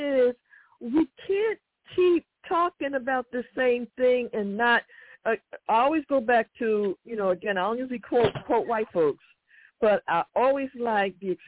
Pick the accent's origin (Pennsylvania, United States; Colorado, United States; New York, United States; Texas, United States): Pennsylvania, United States; Philadelphia; I'm from Philly. Trust me. I know the jokers in Philly.